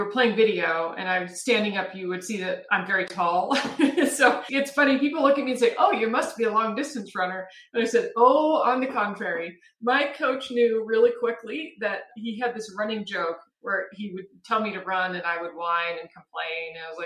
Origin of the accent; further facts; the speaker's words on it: Seattle, Washington, United States; also born or lived in Marin County; I am a Northwest girl. So I was born in Seattle. And my dad was actually a Chevron exec. So we moved every 7 years.